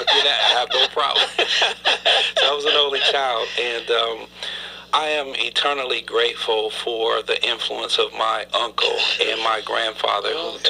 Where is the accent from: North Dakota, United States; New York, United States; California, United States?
New York, United States; Buffalo; also born or lived in Rochester; I was born in Rochester, New York, but raised in Buffalo, New York